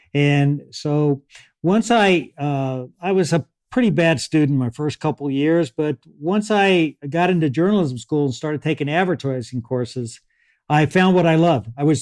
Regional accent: Beeville, Texas, United States; born there; I was born in Beeville, Texas, which is outside of San Antonio.

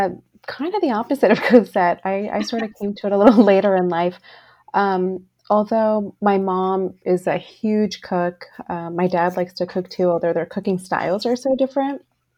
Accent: New Jersey, United States; moved away as an adult; now in Los Angeles, United States; I came to it a little later in life, actually not until I was married and I moved cross country from New Jersey to LA.

